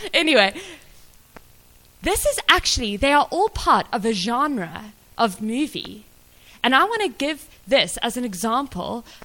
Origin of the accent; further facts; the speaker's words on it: Cape Town, Western Cape, South Africa; when I was growing up in Cape Town